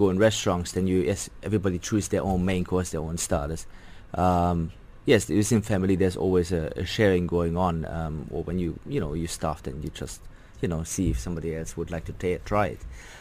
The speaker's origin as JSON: {"language": "English", "country": "Germany", "second_language": "English", "said": "Well, I'm from Germany"}